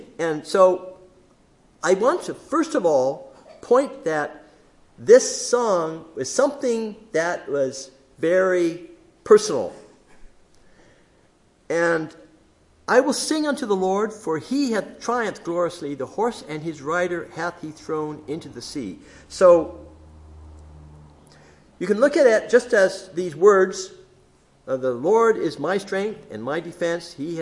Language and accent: English; Belgium; I remember growing up in Belgium.